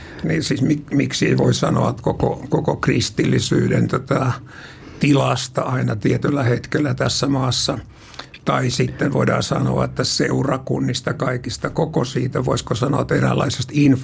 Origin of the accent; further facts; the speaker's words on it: Lahti, Päijät-Häme, Finland; also born or lived in Kotka; isäni sitten kun me muutettiin Lahdesta